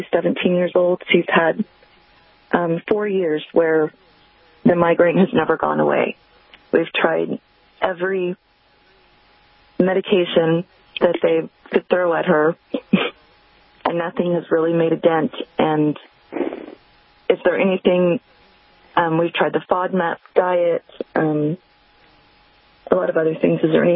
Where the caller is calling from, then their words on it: Missouri, United States; Missouri.